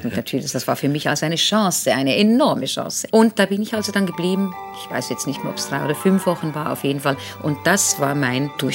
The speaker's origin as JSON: {"language": "German", "country": "Switzerland", "said": "als Schweizer Ambassadrice in dieser einstündigen Show aufzutreten"}